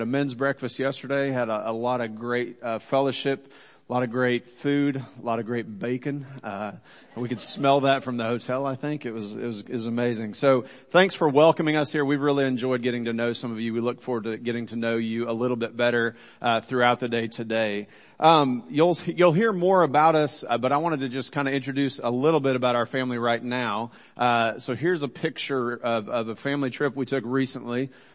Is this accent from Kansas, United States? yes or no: yes; Kansas, United States; which is the farm where I grew up in Kansas. This is near Wichita, Kansas.